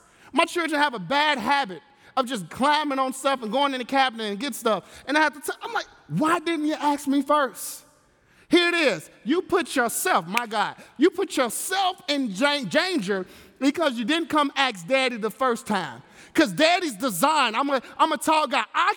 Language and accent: English; Inglewood, California, United States; You know, I grew up in Inglewood, and it seemed like everybody in the community, everybody went to church.